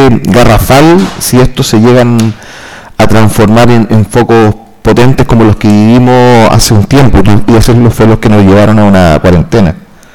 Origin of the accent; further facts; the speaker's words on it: Chile; que porfiados somos los chilenos